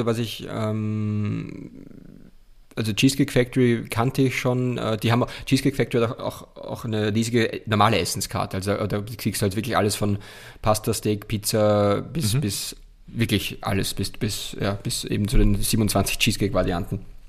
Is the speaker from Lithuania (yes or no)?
no; Austria; bei uns in Österreich